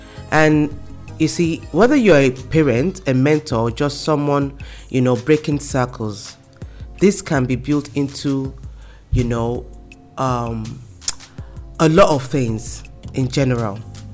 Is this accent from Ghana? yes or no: no; Nigeria; Don't get me wrong. I'm from Nigeria. I'm African.